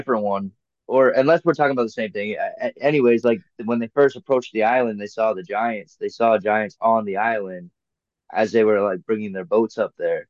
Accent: New Hampshire, United States; like I'm from New Hampshire, right?

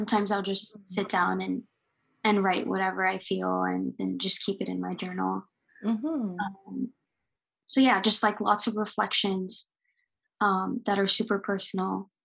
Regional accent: New York, United States; now in California, United States; So I was born and raised in New York. I'm a first generation queer Pakistani who's an artist and an educator.

